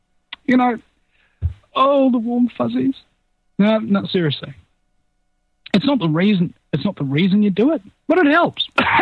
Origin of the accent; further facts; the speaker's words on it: New Zealand; I'm from New Zealand. My geography should be better.